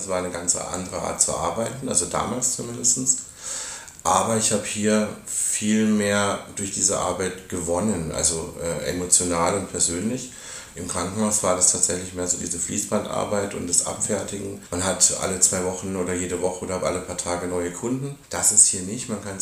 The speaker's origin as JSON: {"language": "German", "town": "Lörrach", "region": "Baden-Württemberg", "country": "Germany", "tie": "born there", "said": "ich bin gebürtig tatsächlich hier aus Lörrach, nicht unbedingt aufgewachsen hier, aber seit meinem 15. Lebensjahr dann wieder hier verankert, hier zur Schule gegangen, meine Ausbildung später als Krankenpfleger gemacht und dann im Pflegeheim gelandet. Wohne jetzt allerdings in Efringkirchen, weil mich hat es wieder aufs Ländliche rausgezogen."}